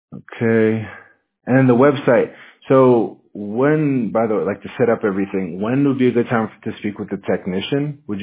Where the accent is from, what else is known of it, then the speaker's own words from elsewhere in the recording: Washington, United States; I'm actually from Washington State, so I'm used to the cold, right?